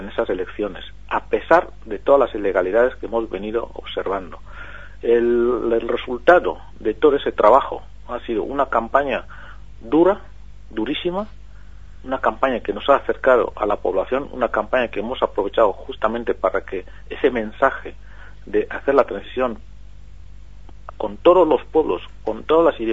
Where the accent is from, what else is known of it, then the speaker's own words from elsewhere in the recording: Equatorial Guinea; estas circunstancias que ocurren en mi país, en Guinea Ecuatorial.